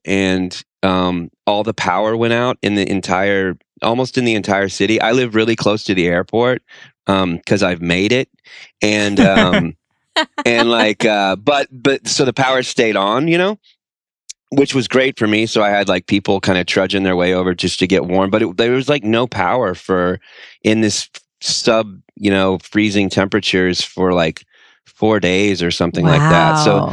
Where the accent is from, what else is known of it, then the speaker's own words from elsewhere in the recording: Denton, Texas, United States; now in Austin, United States; In Texas, I grew up in North Texas, Denton, Texas, and I live in Austin, Texas now, and it snows maybe like once a year.